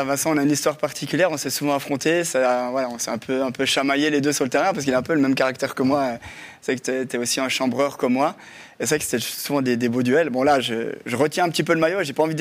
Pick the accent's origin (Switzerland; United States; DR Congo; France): Switzerland; Jura; Bon, moi, je suis jurassien